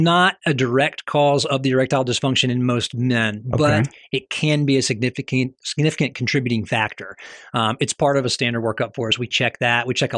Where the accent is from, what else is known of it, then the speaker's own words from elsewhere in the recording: Mobile, Alabama, United States; I am a homeboy. I was raised here in Mobile from the age of about two onward.